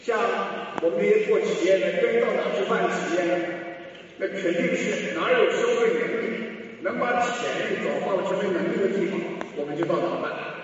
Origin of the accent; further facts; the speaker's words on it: Zhenjiang, Jiangsu, China; 我是镇江人，我对儒家、儒民间重心多余，家乡繁荣，江苏繁荣，镇江繁荣。